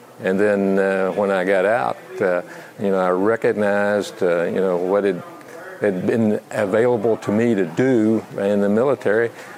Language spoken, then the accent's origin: English; Tennessee, United States; I'm from Crockett County, Tennessee.